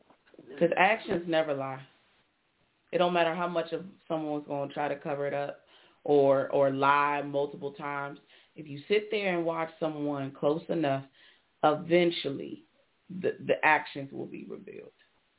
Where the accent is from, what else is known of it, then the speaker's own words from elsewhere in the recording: Arlington, Virginia, United States; when I grew up in Arlington, it was, there were Black folks, but it was economically different, right?